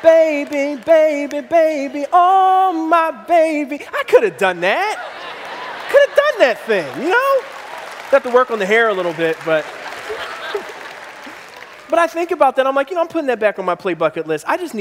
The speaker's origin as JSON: {"language": "English", "town": "Philadelphia", "region": "Pennsylvania", "country": "United States", "tie": "born or raised there", "said": "I grew up in Philadelphia, and can I just tell you, guns were never associated with pleasure in my life."}